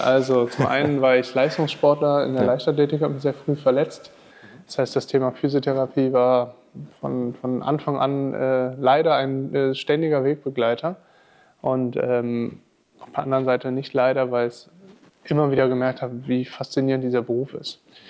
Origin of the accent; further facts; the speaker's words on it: North Rhine-Westphalia, Germany; bin 37 und bin aus dem Rheinland.